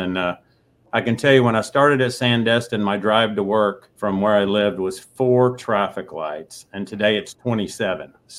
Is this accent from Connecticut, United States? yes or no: no; Tennessee, United States; now in Florida, United States; That's well, I am not a native Floridian, so I'm from Tennessee originally